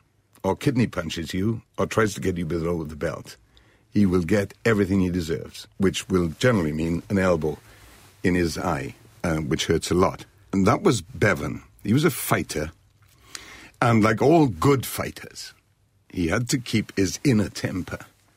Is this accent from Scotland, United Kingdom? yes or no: no; Tredegar, Wales, United Kingdom; And he also sang in the Workman's Hall in Tredegar, in my hometown.